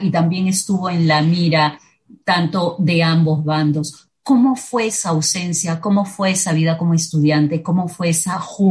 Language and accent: Spanish; Peru; Como peruanos también, y sobre todo los que hemos vivido el conflicto interno peruano